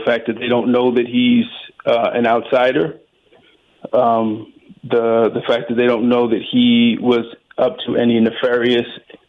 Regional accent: Boston, Massachusetts, United States; I'm from Boston

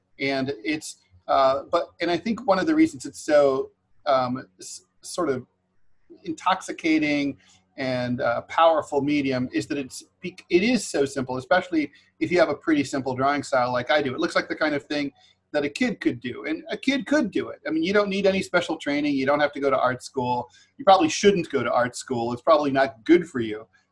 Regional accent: Dayton, Ohio, United States; I grew up in Dayton, Ohio, out south of Dayton.

